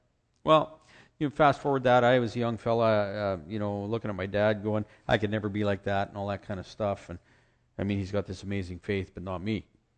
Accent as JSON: {"language": "English", "region": "Saskatchewan", "country": "Canada", "said": "I'm from Saskatchewan. Saskatchewan is like the northern frontier of the North American continent almost. Like we have in Saskatchewan, we got the northernmost international airport where I live."}